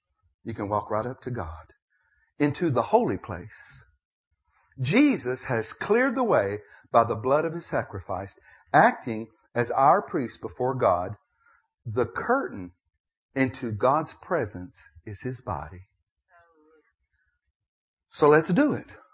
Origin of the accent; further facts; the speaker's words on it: Nashville, Tennessee, United States; Y'all know I'm from Nashville.